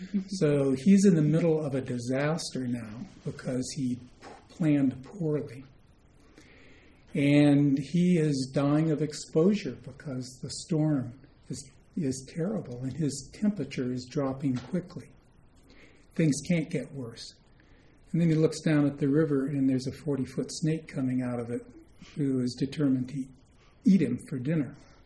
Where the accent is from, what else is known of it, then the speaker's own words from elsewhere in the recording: Arizona, United States; I grew up around them. I grew up in Arizona.